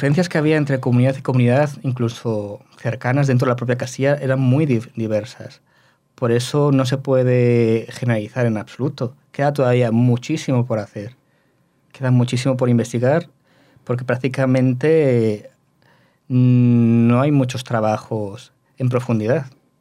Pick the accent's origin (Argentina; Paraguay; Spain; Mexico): Spain; Toledo, Castilla-La Mancha; ya sabes que yo soy de Toledo, trabajo en Salamanca